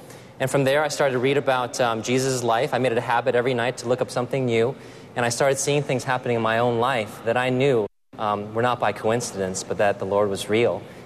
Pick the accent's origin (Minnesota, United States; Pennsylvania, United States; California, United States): California, United States; San Diego; I grew up in San Diego where there were not a whole lot of Asians in school.